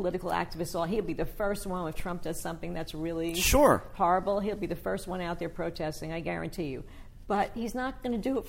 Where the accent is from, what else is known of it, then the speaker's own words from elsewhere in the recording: Newark, New Jersey, United States; You know, I come from Newark. You know, what can I tell you?